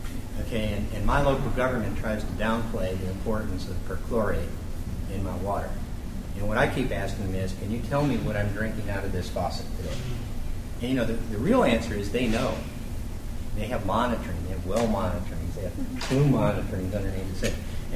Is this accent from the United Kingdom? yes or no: no; Louisville, Kentucky, United States; And I come from Louisville, Kentucky. You know what Louisville's noted for? The tobacco industry.